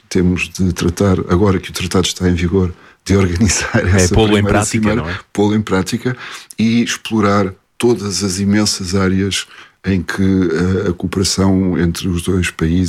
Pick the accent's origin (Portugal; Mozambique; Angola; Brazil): Portugal; now in France; as nossas preocupações como portugueses em França são as dos franceses